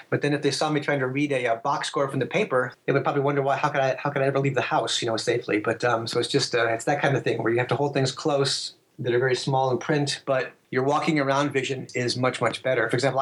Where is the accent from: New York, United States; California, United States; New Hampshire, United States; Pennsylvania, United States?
New Hampshire, United States; Portsmouth; I'm a writer from Portsmouth, New Hampshire. I live about an hour north of Boston.